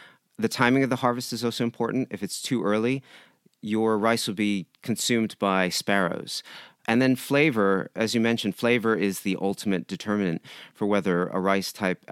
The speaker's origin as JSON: {"language": "English", "town": "San Diego", "region": "California", "country": "United States", "tie": "born or raised there", "said": "I grew up in San Diego. My mother's from Japan. We ate rice all the time."}